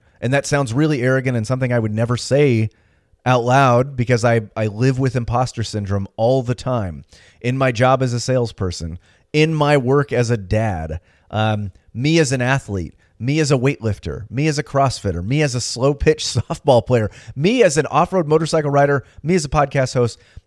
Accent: Chico, California, United States; And this year we're going to head to Bend, Oregon, Chico, California, which is my hometown, and that'll be cool.

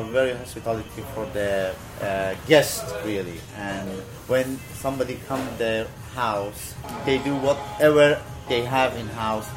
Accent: Iran; English is a second language; moved away as an adult; now in London, United Kingdom; I am Iranian, yeah. I'm come from Iran actually, yeah. Yes. We come from originally, is my town is Arad.

